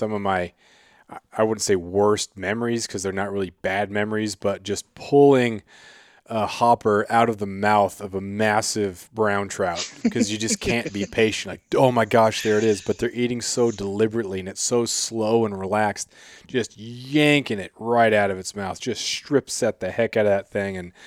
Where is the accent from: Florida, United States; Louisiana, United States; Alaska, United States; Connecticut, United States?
Alaska, United States; I'm a bad Alaskan. I grew up here in Southeast and we always went south during the summer.